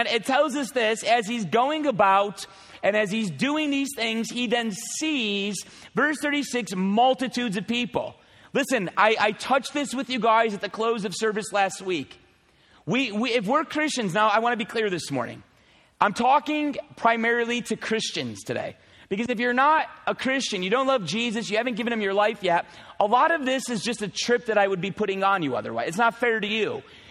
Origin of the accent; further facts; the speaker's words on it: United States; Americans, I'm American, so I can be real with you guys as Americans.